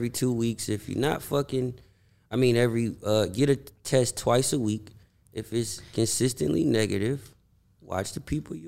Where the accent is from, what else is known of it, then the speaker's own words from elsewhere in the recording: California, United States; For those who don't know, I'm from the Bay Area.